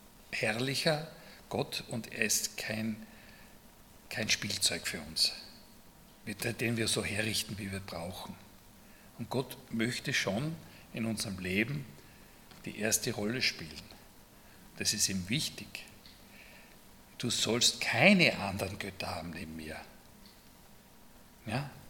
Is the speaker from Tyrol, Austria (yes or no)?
no; Graz, Styria, Austria; wo ich als Kind aufgewachsen bin in Graz